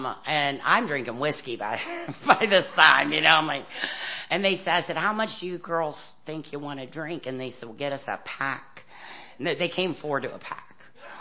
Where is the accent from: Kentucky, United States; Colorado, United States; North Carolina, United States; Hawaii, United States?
Kentucky, United States; I say I'm from Kentucky. We got bourbon, beautiful horses, and fast women.